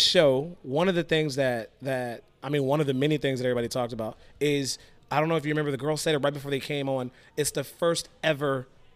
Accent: California, United States; we live on the West Coast. We're coming from Cali.

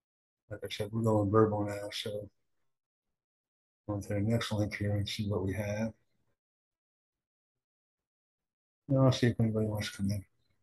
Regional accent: United States; I'm from the United States.

